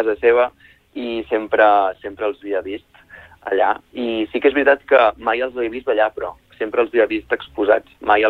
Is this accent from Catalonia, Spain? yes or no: yes; Calonge, Catalonia, Spain; also born or lived in Palafrugell; Jo no soc de Palafrugell, jo soc de Calonja, però he estat a Palafrugell molts anys de la vida